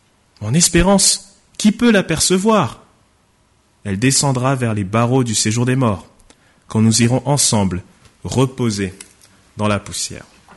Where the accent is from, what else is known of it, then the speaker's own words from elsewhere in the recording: Orléans, Centre-Val de Loire, France; also born or lived in Saint-Denis; now in Aix-en-Provence, France; je viens du département du Loiret, d'Orléans. J'ai grandi là-bas, j'ai passé toute ma vie là-bas. C'est ma ville, c'est Orléans quoi. Et donc voilà, je suis pas vraiment né à Orléans, moi je suis né plutôt à Saint-Denis dans le 93